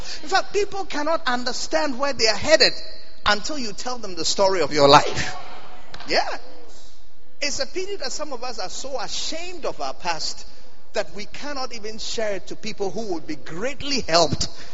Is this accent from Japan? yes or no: no; Ghana; See, I'm from Ghana, you know.